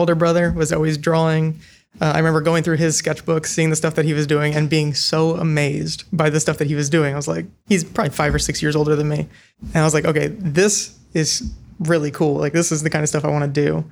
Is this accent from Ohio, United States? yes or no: yes; Cleveland, Ohio, United States; now in Columbus, United States; So that's kind of a good spot to kind of start my story, because I grew up in Cleveland area.